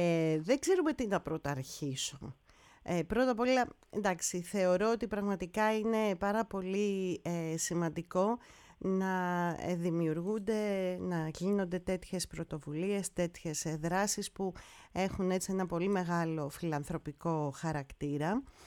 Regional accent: Greece; now in Germany; εμείς είμαστε Έλληνες εδώ στη Βαβαρία, στη Γερμανία, αλλά δεν ξεχνούμε ότι ζούμε εδώ

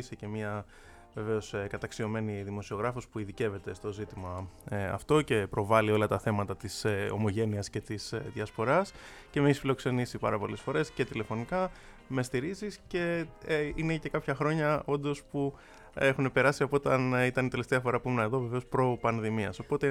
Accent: Piraeus, Attica, Greece; moved away as an adult; now in Cardiff, United Kingdom; Ζω εκεί πολλά χρόνια. Βέβαια είμαι από το Πειραιά, από τα Μανιάτικα και η καταγωγή μας οικογενειακός είναι από την Μάνη.

